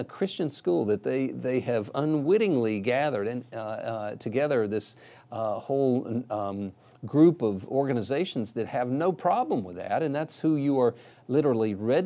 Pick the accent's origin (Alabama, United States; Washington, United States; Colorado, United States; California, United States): Alabama, United States; Birmingham; Well, I would like to tell you, I'm from Birmingham, Alabama